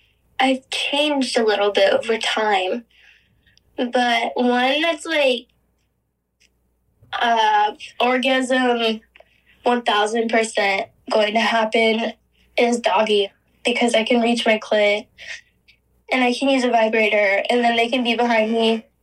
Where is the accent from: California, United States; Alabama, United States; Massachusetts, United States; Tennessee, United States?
California, United States; I'm 29 and I'm from Southern California.